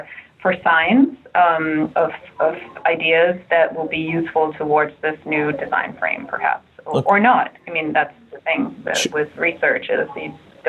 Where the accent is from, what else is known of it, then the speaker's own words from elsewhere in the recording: Copenhagen, Capital Region of Denmark, Denmark; I'm from Copenhagen, Denmark, and that's where I trained as a designer at the School of Media and Journalism.